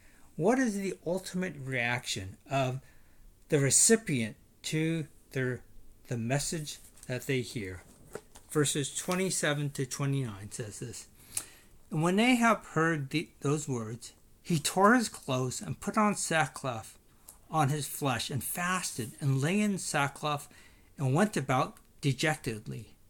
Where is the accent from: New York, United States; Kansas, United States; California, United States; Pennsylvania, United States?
California, United States; Sacramento; growing up, when I was a youngster, growing up in Sacramento, one of my best friends, was an individual